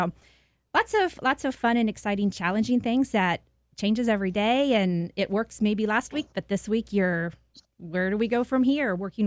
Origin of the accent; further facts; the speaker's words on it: Sunbury, Ohio, United States; Well, I grew up in Sunbury. I still live there with my husband and 15-year-old son.